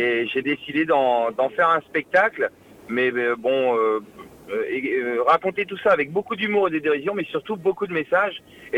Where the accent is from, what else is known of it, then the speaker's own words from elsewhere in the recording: Caen, Normandy, France; moi je viens de Caen, quartier de la Pierrosée à Caen.